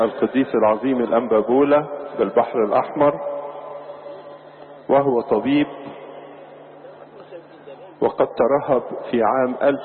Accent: Egypt; وكروز بلادنا مصر

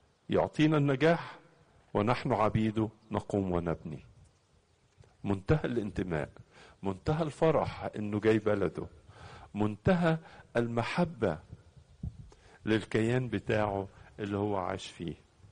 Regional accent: Egypt; ما احنا طبعا مصريين وانت مصري لازم تقول كلام حلو. موافقك، بس حط في بالك حاجة كمان، ان بلادنا مصر متميزة ومنفردة

